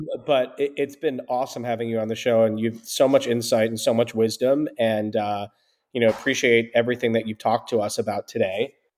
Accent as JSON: {"language": "English", "region": "New York", "country": "United States", "said": "So thank you, by the way, because I'm a New Yorker."}